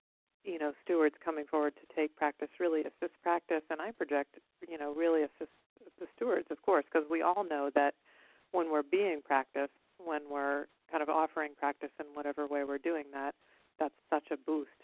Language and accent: English; United States; in terms of just us walking up as an American person, you know, in our accent and that kind of thing, very difficult to have a conversation.